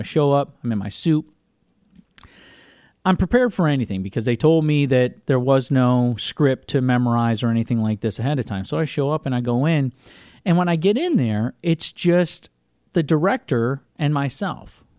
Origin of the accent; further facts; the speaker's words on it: Vermont, United States; I'm going to be honest with you. I grew up in Vermont.